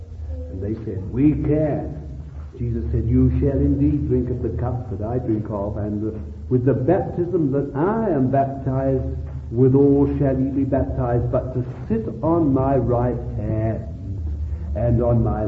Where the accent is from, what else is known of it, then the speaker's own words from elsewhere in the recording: Bethnal Green, London, United Kingdom; I am a Londoner. I was born in Bethnal Green. And I remember